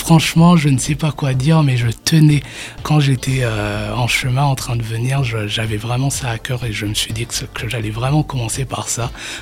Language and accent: French; Burundi; first language Kirundi; j'avais déjà fait deux albums dans ma langue natale, le Kirundi.